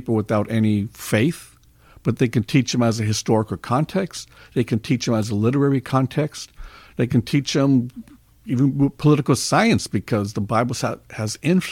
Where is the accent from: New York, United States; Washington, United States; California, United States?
California, United States; Los Angeles; I went to university, local Cal State Los Angeles. I grew up in East LA, and that was the nearest university.